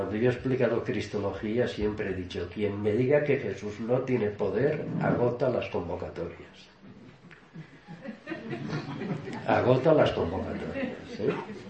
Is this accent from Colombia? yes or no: no; Manises, Valencian Community, Spain; Era pintora de cerámica, yo soy de Manises.